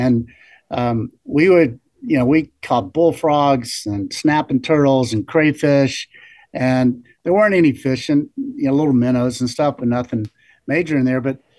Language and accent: English; Charlotte, North Carolina, United States; born there; Well, I was born in North Carolina, so I didn't have a choice in that matter. I was born in Charlotte, and I've always, you know, we've moved around a lot as a kid